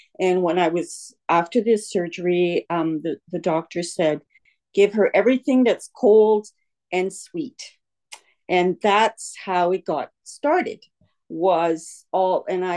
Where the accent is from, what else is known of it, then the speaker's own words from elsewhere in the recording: Toronto, Ontario, Canada; So I was born here in Toronto to immigrant parents.